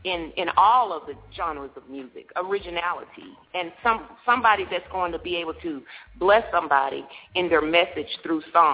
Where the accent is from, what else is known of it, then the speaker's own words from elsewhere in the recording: Texas, United States; Now, Cornbread, you know I'm from Texas. You just can't have cornbread.